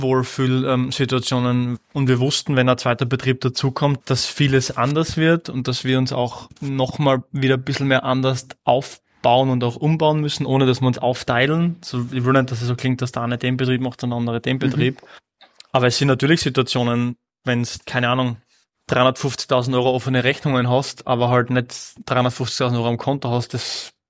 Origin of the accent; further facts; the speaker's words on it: Austria; wir sind Österreicher